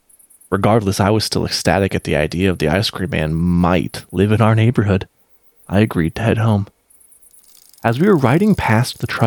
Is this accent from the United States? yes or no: yes; Newark, New Jersey, United States; I grew up in Newark, New Jersey, in the late 1970s, when the crime from the city of New York was spilling out left and right.